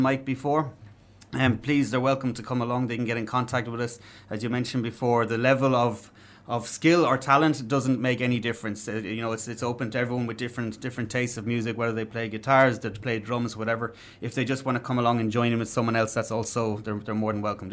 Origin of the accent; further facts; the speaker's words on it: Leinster, Ireland; Obviously, I'm from Ireland. I'm from Kildare, just south of Dublin in Ireland.